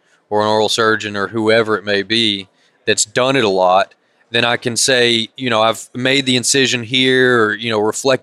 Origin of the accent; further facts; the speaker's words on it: Nashville, Tennessee, United States; born there; Hey, I was born in Tennessee. I was born in Nash, Vegas.